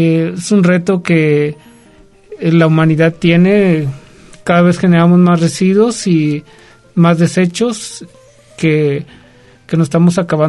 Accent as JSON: {"language": "Spanish", "town": "El Salto", "region": "Jalisco", "country": "Mexico", "tie": "born or raised there", "said": "Soy originario del Salto, Jalisco, cerca del área metropolitana de Guadalajara."}